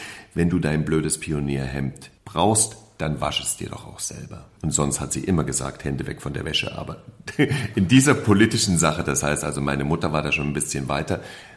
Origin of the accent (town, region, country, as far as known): Germany; born or raised there